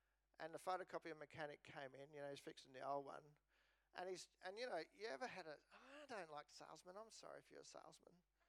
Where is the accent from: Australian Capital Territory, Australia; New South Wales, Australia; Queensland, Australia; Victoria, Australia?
Queensland, Australia; Nambour; When I was a kid growing up in Nambour, Salvation Army, on the Sunshine Coast